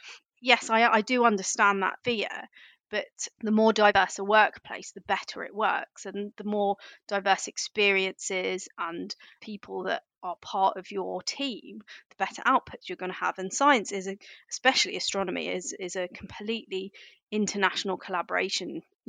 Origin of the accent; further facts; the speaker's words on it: United Kingdom; being a British Indian person wanting to be in the space industry, my family just didn't really understand my career choices.